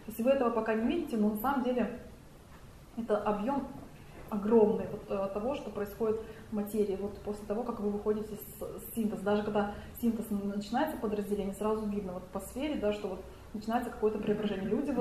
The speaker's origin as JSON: {"language": "Russian", "region": "Moscow", "country": "Russia", "also_born_or_lived": "Izhevsk, Russia", "said": "с одной стороны мы москвичи"}